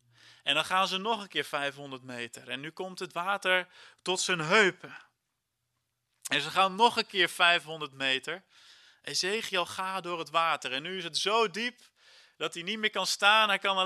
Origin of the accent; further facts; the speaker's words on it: Heerenveen, Friesland, Netherlands; Tegelijkertijd met de mensen in Heerenveen, waar ik vandaan kom.